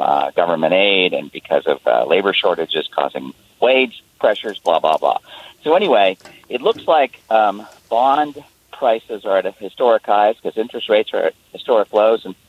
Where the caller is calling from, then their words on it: Seattle, Washington, United States; Thanks for having me. I'm from Seattle.